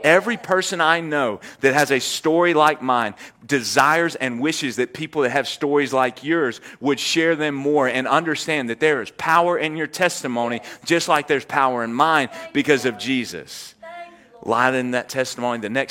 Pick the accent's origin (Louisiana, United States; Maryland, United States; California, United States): Louisiana, United States; Ruston; I moved back to my hometown of Ruston, caught another job in the oil field.